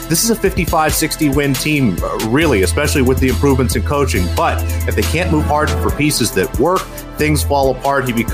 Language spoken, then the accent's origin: English; Philadelphia, Pennsylvania, United States; It's the one thing I really do truly love as a Philadelphian